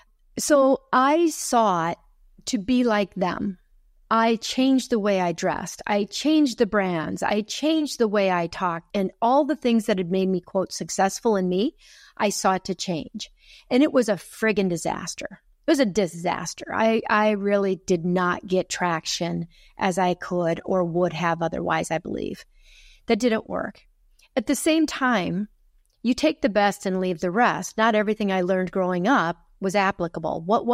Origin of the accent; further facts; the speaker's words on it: Midwest, United States; And that I love it growing up in the Midwest.